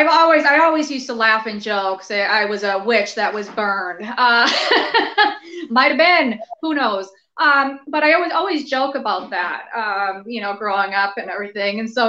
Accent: Minneapolis, Minnesota, United States; now in St. Paul, United States; So I'm originally from Minneapolis, now I live in St. Paul.

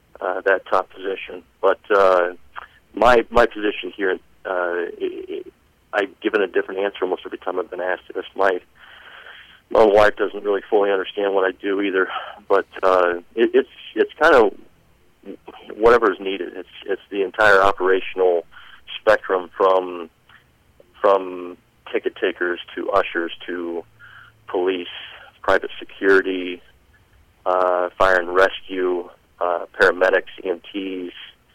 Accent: Smith Center, Kansas, United States; Yeah, I graduated from Smith Center in the year 2000. From there, I went directly to Fort Hays State University on a golf scholarship.

